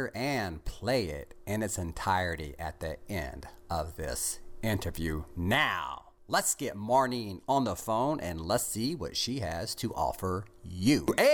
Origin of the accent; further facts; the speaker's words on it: Texas, United States; So your dad, I'm from Texas.